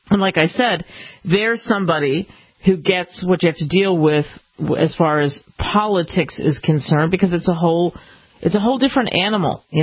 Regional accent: Pennsylvania, United States; born or raised there

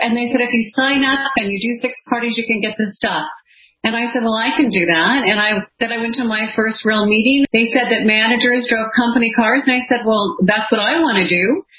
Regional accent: Montana, United States; So I grew up in Montana. I'm one of seven children.

